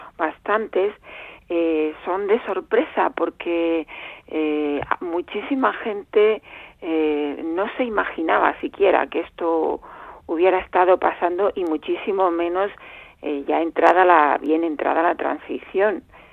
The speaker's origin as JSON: {"language": "Spanish", "town": "Madrid", "region": "Community of Madrid", "country": "Spain", "tie": "born or raised there", "also_born_or_lived": "Getxo", "said": "Nací en Guecho, pero porque mi padre estaba trabajando allí. Uh-huh. Y luego ya, pues con poquitos meses, volvimos a la casa de Madrid y es donde me he criado."}